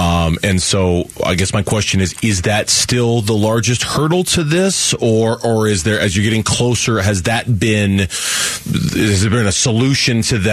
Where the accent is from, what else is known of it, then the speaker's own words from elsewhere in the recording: Tempe, Arizona, United States; now in Gilbert, United States; Yeah, I've lived in Tempe. I live in Gilbert now, but I grew up in Tempe, and I was interested to see the release that came out.